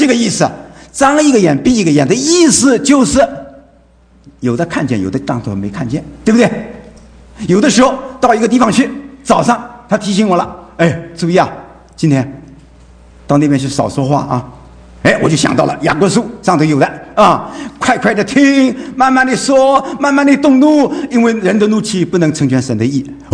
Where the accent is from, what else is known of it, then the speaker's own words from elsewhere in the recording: China; 他们说话也像我们中国人一样